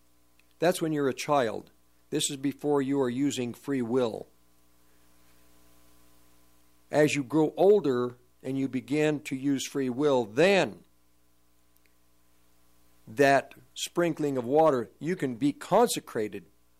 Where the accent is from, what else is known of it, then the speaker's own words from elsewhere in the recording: United States; I could say that I am a Russian, and I can believe that I'm a Russian. which I'm not. I'm an American.